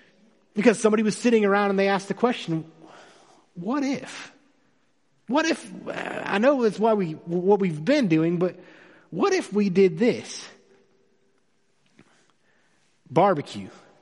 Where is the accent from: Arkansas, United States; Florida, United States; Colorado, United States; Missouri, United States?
Florida, United States; I grew up in Florida. I'm a Florida boy through and through. I was born on the west coast of Florida, and then I spent most of my high school life on the east coast of Florida